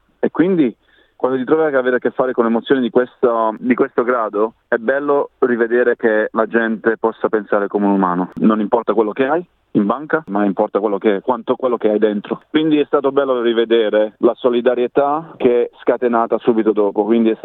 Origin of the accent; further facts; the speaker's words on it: Apulia, Italy; accent: Apulian dialect; Noi abbiamo un detto nel nostro dialetto in Puglia